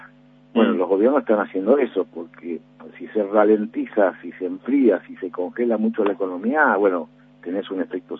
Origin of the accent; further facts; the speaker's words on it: Argentina; para nosotros somos argentinos y como tales tenemos la obligación de cuidarnos entre nosotros